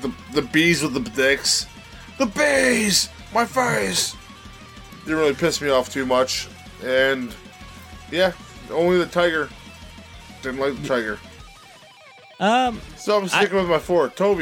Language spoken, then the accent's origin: English; Canada; I'm Canadian.